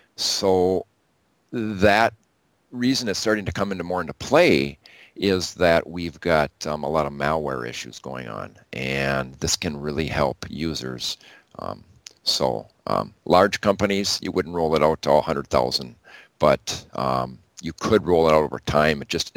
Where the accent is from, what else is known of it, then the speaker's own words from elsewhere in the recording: Wisconsin, United States; But I'm from Wisconsin, so I know what you're talking about.